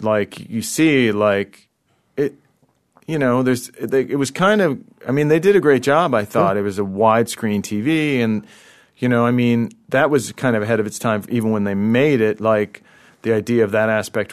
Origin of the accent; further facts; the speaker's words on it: Pennsylvania, United States; You know, I'm from Pennsylvania, suburban Pennsylvania, and midnight movies were a huge thing.